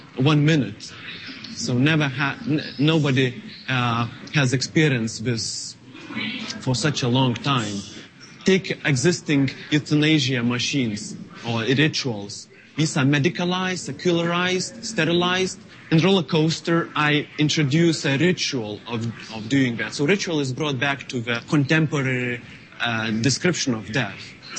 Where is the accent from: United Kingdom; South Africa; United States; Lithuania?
Lithuania; from Lithuania